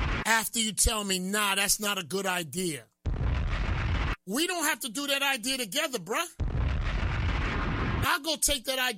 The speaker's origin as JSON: {"language": "English", "town": "New York City", "region": "New York", "country": "United States", "tie": "born there", "said": "I'm born here, but I'm Jamaican."}